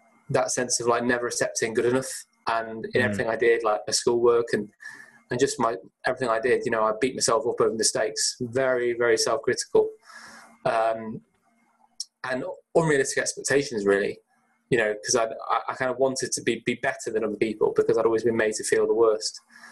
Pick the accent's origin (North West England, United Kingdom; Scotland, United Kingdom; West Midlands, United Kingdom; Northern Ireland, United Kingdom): North West England, United Kingdom; Chester; I was brought up in Chester. I was an only child.